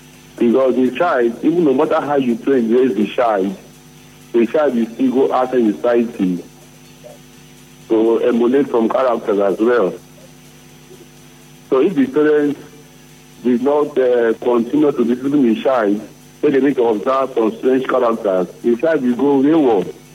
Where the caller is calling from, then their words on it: Okrika, Rivers, Nigeria; I'm calling from Okrika.